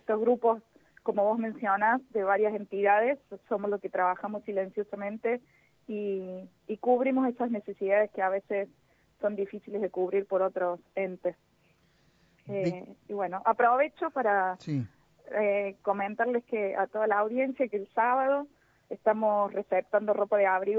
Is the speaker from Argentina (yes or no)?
yes; Jesús María, Córdoba, Argentina; No, soy de Jesús María